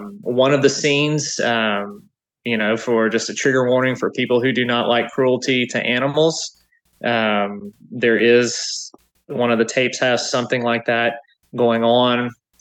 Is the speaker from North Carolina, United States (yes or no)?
no; Central, Louisiana, United States; urban legends in my hometown of Central, Louisiana, that I grew up